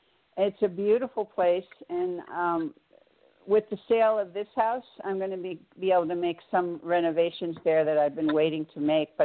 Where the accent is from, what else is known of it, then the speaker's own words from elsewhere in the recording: Connecticut, United States; ready to go back east now. I'm from Connecticut.